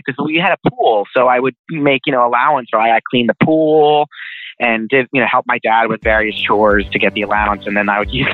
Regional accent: New York, United States; also born or lived in New Jersey; I went to NYU because I grew up in New York and New Jersey, and at the time I was living in New Jersey, so it would have been easier.

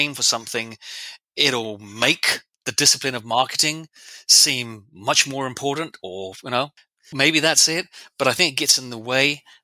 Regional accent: England, United Kingdom

